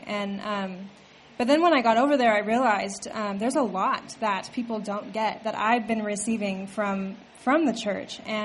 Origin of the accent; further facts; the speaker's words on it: Seattle, Washington, United States; moved away as an adult; I'm from Seattle originally, but I moved down here in 2010 after I graduated to go to NCU.